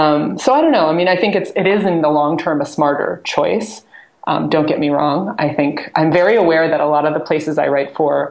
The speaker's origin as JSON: {"language": "English", "region": "Iowa", "country": "United States", "said": "I actually have a friend who, I'm from Iowa, and she lives not far from where I grew up"}